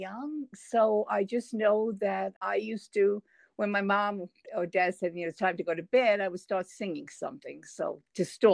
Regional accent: North Valley Stream, New York, United States; I am from Long Island. Grew up in North Valley Stream, then moved out to Stony Brook further out on the island.

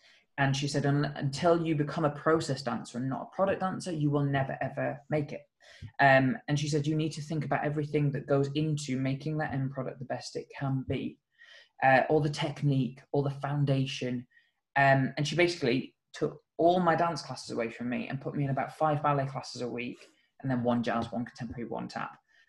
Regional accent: Cork, Munster, Ireland; also born or lived in Wales; So I was from Ireland. Well, born in Wales and then raised in Ireland. So I started in Ireland, in Cork.

